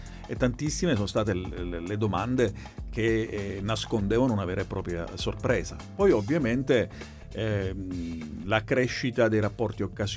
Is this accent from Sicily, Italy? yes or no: yes; Catania, Sicily, Italy; Io faccio riferimento ovviamente a Catania perché sono catanese